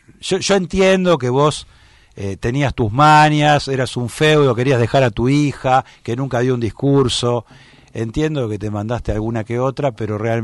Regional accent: San Isidro, Buenos Aires Province, Argentina; Yo soy de San Isidro.

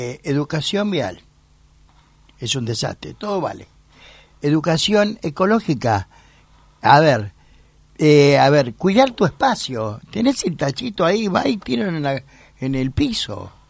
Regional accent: Buenos Aires, Argentina; yo camino mi Buenos Aires. Soy noctámbulo, soy un porteño

